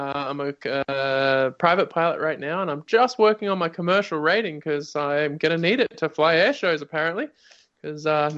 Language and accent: English; Sydney, New South Wales, Australia; now in California, United States; I'm from Sydney, Australia. I'm Australian. I've been living in California for about 10 years now